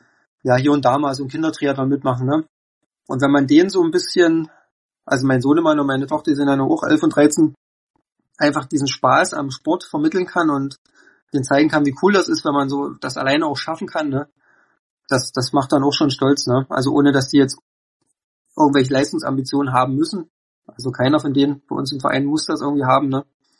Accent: Oberlichtenau, Saxony, Germany; Wir haben bei uns in meiner Heimat in Oberlichtenau ja immer diesen traditionellen Sommerlauf

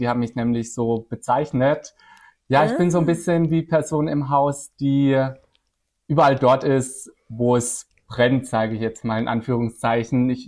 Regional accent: Baden-Württemberg, Germany; Ich bin aufgewachsen in der Nähe von Freiburg im Badischen.

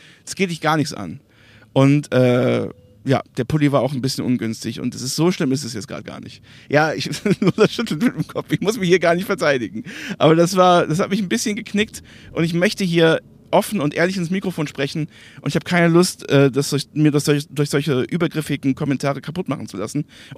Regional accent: Bonn, North Rhine-Westphalia, Germany; in meiner Heimat in Bonn

